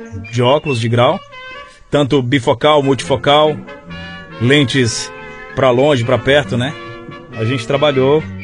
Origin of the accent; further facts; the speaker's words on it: Lago do Junco, Maranhão, Brazil; Eu nasci na cidade de Lago do Junco, no Maranhão. Interior do Maranhão, cidade top, cidade inigualável.